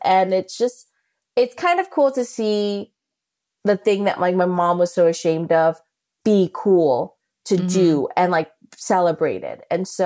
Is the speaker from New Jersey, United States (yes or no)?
no; New Orleans, Louisiana, United States; You know, I come from New Orleans